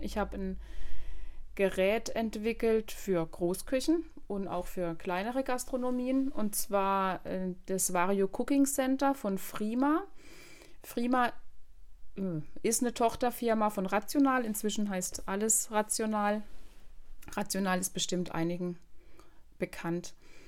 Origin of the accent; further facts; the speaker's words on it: Neuershausen, Baden-Württemberg, Germany; Aufgewachsen bin ich in Neuershausen, das ist ein Nachbarort von Eichstätten, also tatsächlich ganze 6 Kilometer entfernt von Eichstätten.